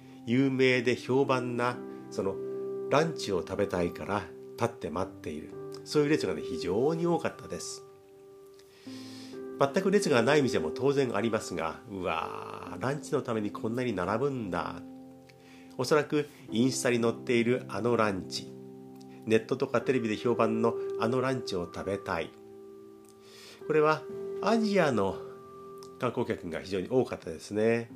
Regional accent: Kanto, Japan; 私はもう完全に関東の男なんですが、

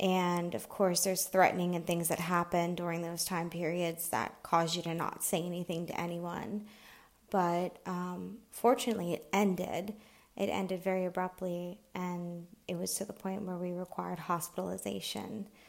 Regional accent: Pennsylvania, United States; So my mom, she stayed back in Pennsylvania. I'm from Pennsylvania near Pittsburgh with me and my grandmother and my aunt.

